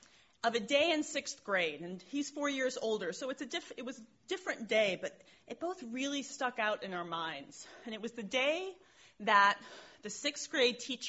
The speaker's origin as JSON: {"language": "English", "town": "Syracuse", "region": "New York", "country": "United States", "tie": "born or raised there", "said": "You see, I grew up in Syracuse, New York, and my friends had names like Chica, Desirio, D'Amato, Balduzzi, Tisga, O'Brien, Seneiko, all Polish, Italian, and Irish Catholic names."}